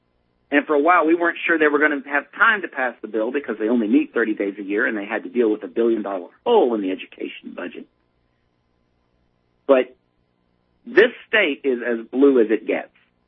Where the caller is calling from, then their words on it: Alabama, United States; Okay, you know I'm calling from Alabama.